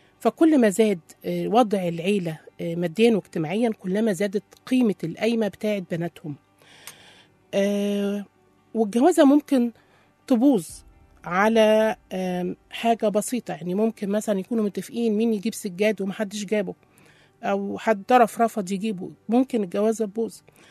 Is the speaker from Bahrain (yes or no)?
no; Egypt; طبعا أنا كست مصرية أصيلة